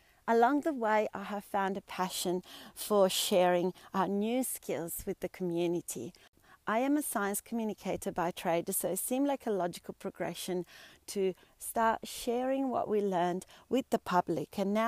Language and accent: English; Bologna, Emilia-Romagna, Italy; As I was growing up in Italy, in the town of Bologna, I was dreaming of having lots of animals, especially dairy goats.